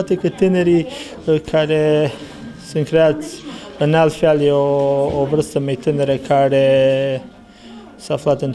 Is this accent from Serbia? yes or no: yes; Serbia; noi care venim din Serbia, care nu avem nicio oră de școală în limba maternă